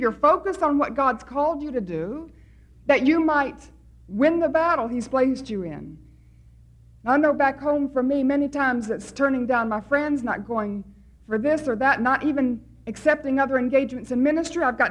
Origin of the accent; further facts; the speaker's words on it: North Carolina, United States; I come from North Carolina in the States, and we have some big military bases.